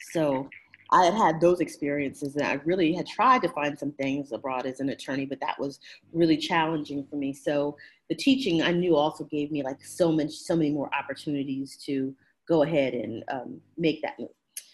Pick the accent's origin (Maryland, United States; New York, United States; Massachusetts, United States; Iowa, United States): Maryland, United States; I'm from Prince George's County in Maryland, and so it was Prince George's County program.